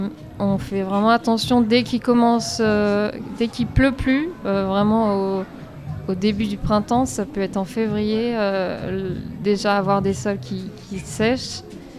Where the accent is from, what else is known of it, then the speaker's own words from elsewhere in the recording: Paris, Île-de-France, France; mes parents sont de ce village, on est immigrés, on a grandi j'ai grandi en France, donc la confiance n'était pas trop là d'une Parisienne qui vient s'installer dans le village.